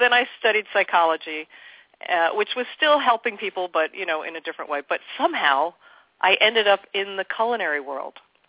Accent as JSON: {"language": "English", "town": "New York City", "region": "New York", "country": "United States", "said": "I live here full time. I'm from the New York City originally, but I don't know. I retreated out here some 14 years ago."}